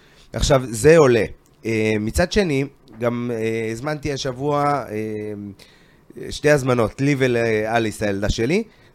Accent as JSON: {"language": "Hebrew", "town": "Holon", "region": "Tel Aviv District", "country": "Israel", "tie": "born or raised there", "said": "אני כשגדלתי בחולון, היינו יושבים"}